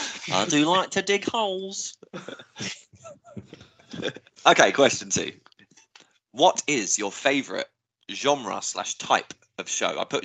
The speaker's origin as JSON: {"language": "English", "region": "England", "country": "United Kingdom", "said": "I'm from England and I'm English."}